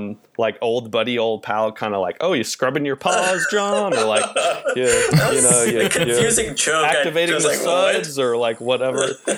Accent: New York, United States; It's like, I'm from New York, and there's this kind of real, just like people, I don't know, kind of act like they own it all.

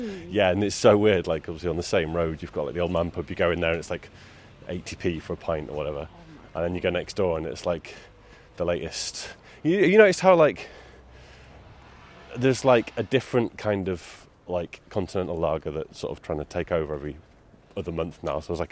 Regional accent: North West England, United Kingdom; We grew up in Greater Manchester.

